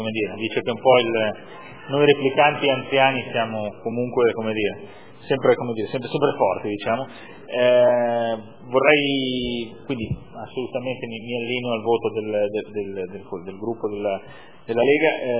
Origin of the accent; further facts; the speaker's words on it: Southern Italy, Italy; sono terrone, quindi per definizione orgoglioso.